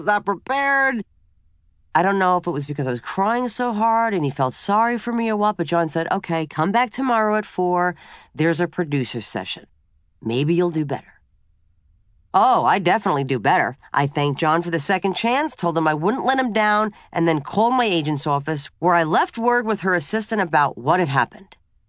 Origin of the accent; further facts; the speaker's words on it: Brooklyn, New York, United States; accent: Brooklyn; With my Brooklyn accent thicker than usual, my hands waving all around and a lot of fuck sprinkled